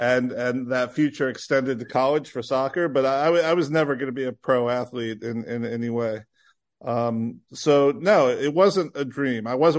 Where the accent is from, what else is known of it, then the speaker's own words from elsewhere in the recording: Illinois, United States; And growing up in Illinois, you know, you just get what was ever at the Metroplexes.